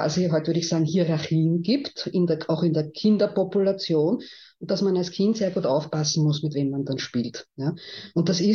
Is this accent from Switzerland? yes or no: no; Vienna, Austria; Ich bin in Ottakring aufgewachsen. Das war immer schon ein Ausländerbezirk.